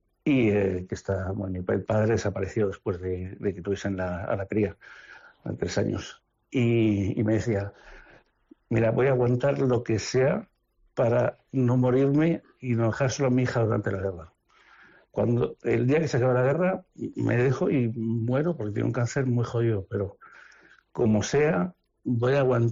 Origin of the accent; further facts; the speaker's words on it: Santander, Cantabria, Spain; yo soy de Santander, este año subimos.